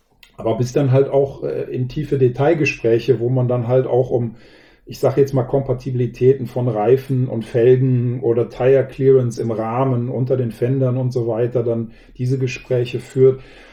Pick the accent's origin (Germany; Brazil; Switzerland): Germany; North Rhine-Westphalia; Das heißt, wir sind hier wirklich in einer engen Truppe aufgewachsen